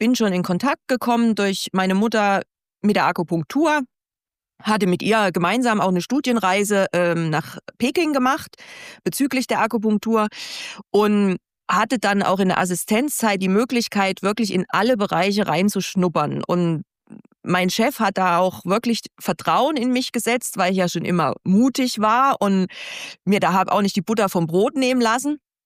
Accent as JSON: {"language": "German", "region": "East Germany", "country": "Germany", "tie": "born or raised there", "said": "ich bin in der DDR aufgewachsen, gell, 78 geboren."}